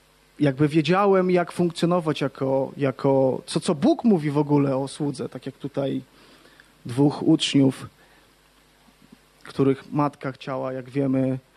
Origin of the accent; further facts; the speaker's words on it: Gdańsk, Pomeranian Voivodeship, Poland; z Gdańska.